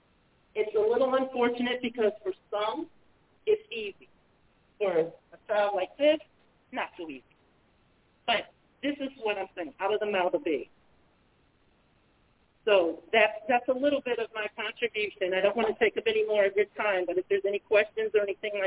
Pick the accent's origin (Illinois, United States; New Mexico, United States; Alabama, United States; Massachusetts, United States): Illinois, United States; Evanston; I am born and raised in Evanston, so went to school, to middle school, college in Illinois, National Lewis.